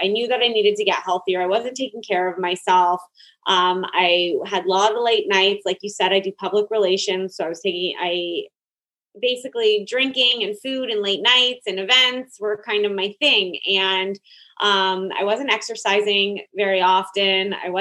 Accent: Toronto, Ontario, Canada; now in United States; I'm from Toronto, Canada. And I was going home all the time from New York, Connecticut area

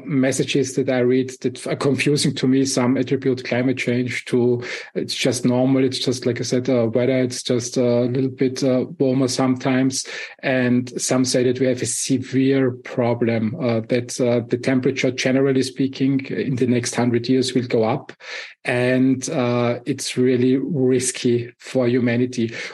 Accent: Austria; I grew up in the Alps. So we had really hard winters back in the 70s, 80s of the last century.

